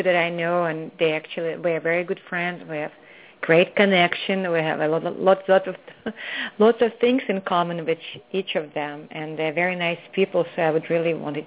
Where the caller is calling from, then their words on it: California, United States; I'm calling from California.